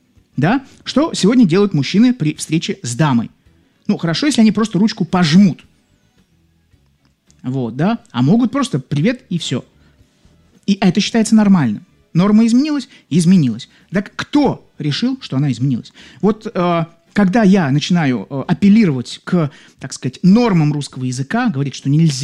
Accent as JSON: {"language": "Russian", "region": "Saint Petersburg", "country": "Russia", "tie": "born or raised there", "said": "Ан, вы удивитесь, я тоже из Петербурга."}